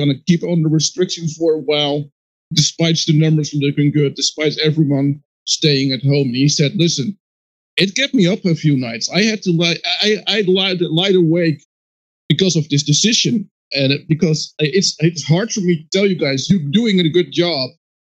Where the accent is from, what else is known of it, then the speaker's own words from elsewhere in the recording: Netherlands; English is a second language; I'm from the Netherlands